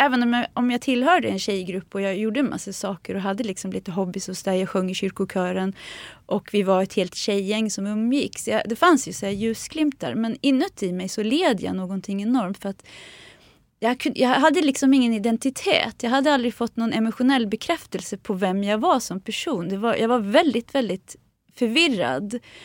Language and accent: Swedish; Sweden; born there; Min mamma var redan gravid med mig, så jag är född här i Sverige.